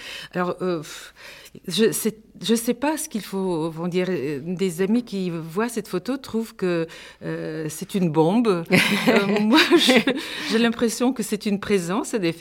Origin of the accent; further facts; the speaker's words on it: Sofia, Sofia City, Bulgaria; also born or lived in Sliven; mes parents sont arrivés très tôt à Sofia, donc j'ai grandi à Sofia.